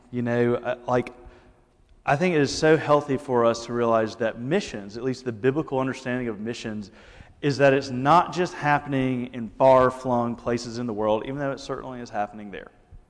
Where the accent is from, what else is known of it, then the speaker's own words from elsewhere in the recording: Alabama, United States; And see, when I was growing up, I grew up in the Deep South in Alabama, and I can never remember a time when I didn't have a significant reverence for the Bible